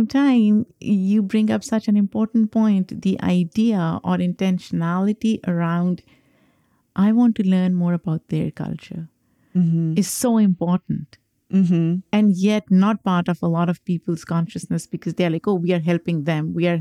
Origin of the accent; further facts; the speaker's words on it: Pakistan; I am from Pakistan, of course, but there's a deep, deep connection.